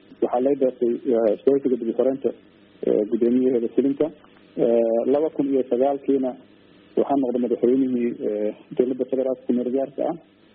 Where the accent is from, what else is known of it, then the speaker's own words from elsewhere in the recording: Mahaday, Middle Shabelle, Somalia; also born or lived in Mogadishu / Sudan; waxaan ku dhashay meel u dhow magaalada Mahabay ee ka tirsan gobolka Shabeellada Dhexe. waxbarashadaydi meeshaas aan kusoo bilaabay gobolka Shabeellada Dhexe